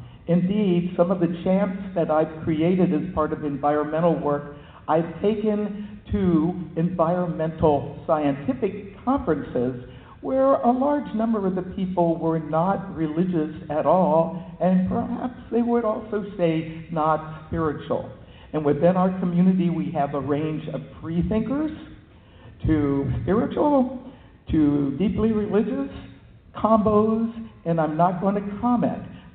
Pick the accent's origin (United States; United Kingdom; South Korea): United States; Virginia; I grew up in Virginia. I went to college at the College of William and Mary in Virginia.